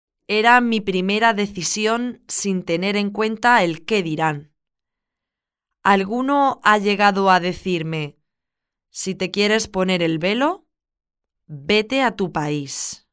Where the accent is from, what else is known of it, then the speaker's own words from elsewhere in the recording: Madrid, Community of Madrid, Spain; Eso no me gustó, así que le dije, madrileña.